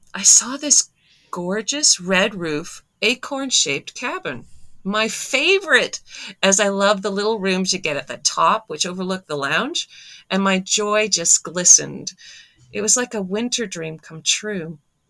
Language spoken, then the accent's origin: English; Canada; growing up in Canada.